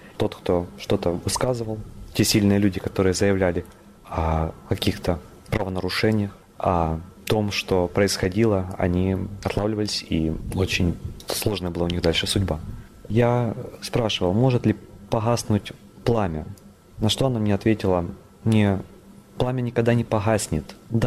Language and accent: Russian; Luhansk, Luhansk Oblast, Ukraine; born there; Я родился в Луганске, и сначала Луганск был свободный, он был вольный.